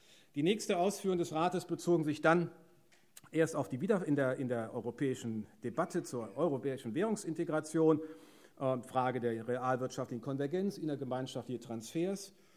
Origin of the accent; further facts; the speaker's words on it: North Rhine-Westphalia, Germany; wir kommen ja aus Nordrhein-Westfalen, wir schleppen ja sozusagen die Ewigkeitslasten des Steinkohlenbergbaus in unserem Gehirn in Nordrhein-Westfalen mit rum.